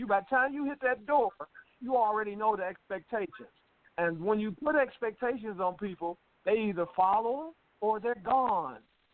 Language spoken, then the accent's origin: English; Detroit, Michigan, United States; I'm from Detroit, Motown.